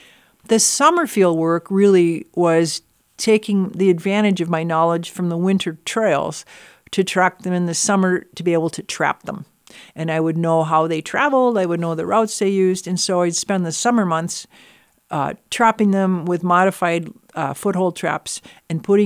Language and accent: English; Minnesota, United States; I was born and raised in Minnesota. Minnesota nice. Good Lutheran girl.